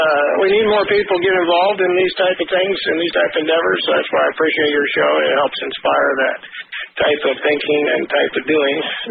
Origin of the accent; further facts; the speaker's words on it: Alaska, United States; I was born in Alaska and raised there.